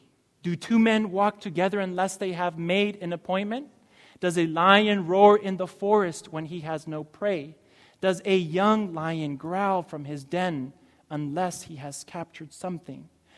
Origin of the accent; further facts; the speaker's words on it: Montemorelos, Nuevo León, Mexico; English is a second language; also born or lived in Berrien Springs, Michigan, United States; When I moved from Bering Springs, Michigan, being in Michigan for about 4 years, and I was already 7, 8 years old, I moved back to Mexico where my dad had a teaching position in Montemorelos